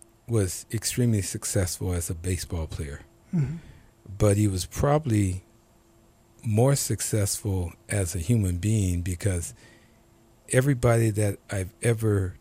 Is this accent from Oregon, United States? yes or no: yes; Portland, Oregon, United States; also born or lived in Seattle, Washington; My dad traveled around because he played professional baseball and settled in Portland, and that's basically where I grew up, in Portland.